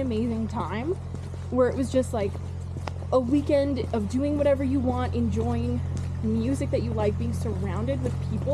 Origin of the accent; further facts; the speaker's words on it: Canada; especially as a Canadian.